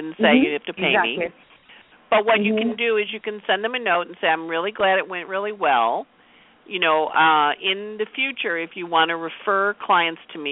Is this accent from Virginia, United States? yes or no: no; Rochester, New York, United States; Buffalo, we love Buffalo. I'm from Rochester.